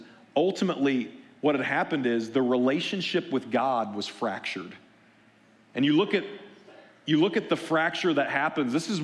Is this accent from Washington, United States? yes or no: no; Missouri, United States; I'm from Southwest Missouri. We're like hillbillies down there, right?